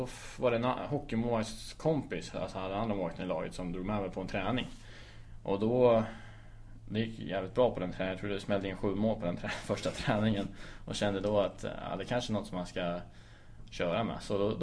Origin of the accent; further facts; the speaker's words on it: Nora, Örebro County, Sweden; Jag är född här i Örebro på USA. Har bott i Nora fram tills jag var... Jag tror jag var flyttade hemifrån när jag var 20. Flyttade till Örebro då